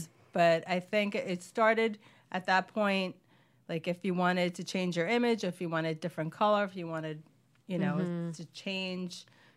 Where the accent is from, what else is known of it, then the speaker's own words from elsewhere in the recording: Brooklyn, New York, United States; Just applied it. Brooklyn